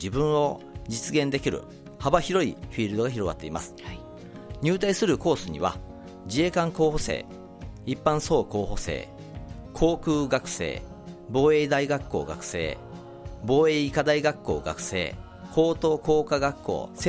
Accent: Maizuru, Kyoto, Japan; 私は生まれも育ちもここ舞鶴です。高校卒業まで18年間はここ舞鶴で生活をしてきました。

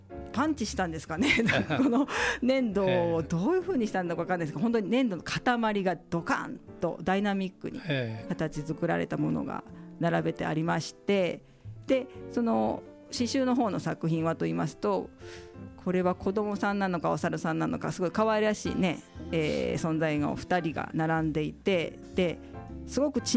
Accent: Shizuoka, Japan; 私静岡出身でして

